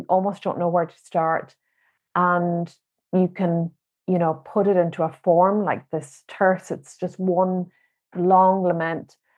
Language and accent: English; County Donegal, Ireland; first language Irish; coming from Donegal and also growing up in the Irish language